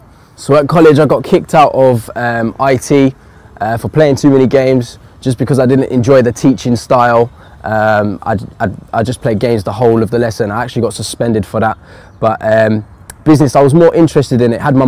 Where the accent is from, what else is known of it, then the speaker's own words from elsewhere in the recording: Horley, South East England, United Kingdom; also born or lived in London; I was born in Hammersmith.